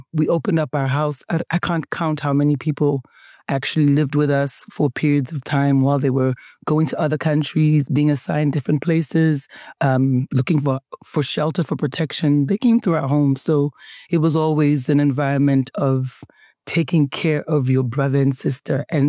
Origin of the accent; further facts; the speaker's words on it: Zambia; also born or lived in Namibia; So I grew up outside of Namibia, in Zambia. And it was, of course, during our struggle for independence.